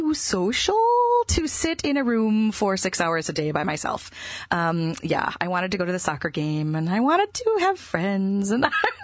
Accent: Minnesota, United States; they were both the choir director and organist at the church that I grew up in Minnesota.

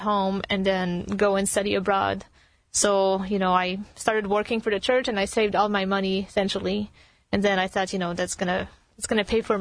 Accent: Montreal, Quebec, Canada; now in United States; Yes, sorry, Montreal is my hometown.

